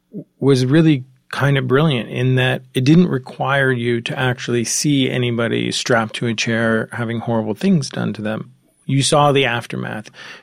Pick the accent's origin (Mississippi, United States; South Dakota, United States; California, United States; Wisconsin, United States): California, United States; Marin County; Well, I grew up in Marin County in San Francisco Bay Area during Zodiac